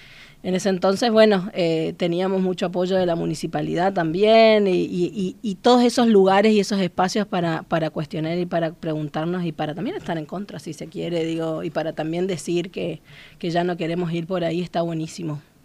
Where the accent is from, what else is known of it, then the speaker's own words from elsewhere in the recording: Chaco, Argentina; soy del Chaco y soy de este lugar que me dio tantas posibilidades.